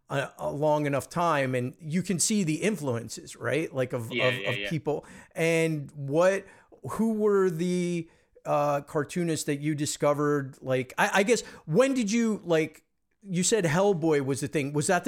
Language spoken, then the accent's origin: English; East Coast, United States; now in Los Angeles, United States; I'm an American. I live in Los Angeles and I grew up on the East Coast and New York and New Jersey